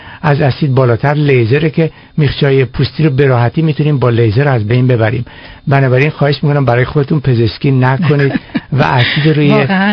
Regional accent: Iran; moved away; از وقتی که ما از ایران اومدیم آمریکا یا اومدیم اروپا

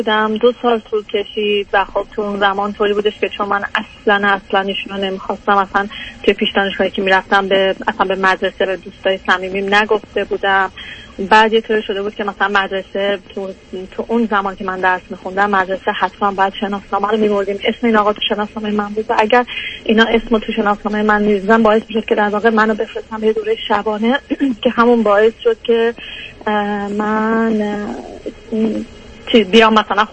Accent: Iran; من 33 سالم هستش، فرزند ششم از یه خانواده 7 نفر هستم، تو ایران بزرگ شدم.

